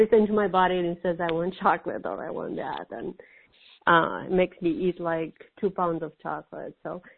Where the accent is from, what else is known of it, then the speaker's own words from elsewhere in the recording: Kalamazoo, Michigan, United States; I'm from Kalamazoo, Michigan.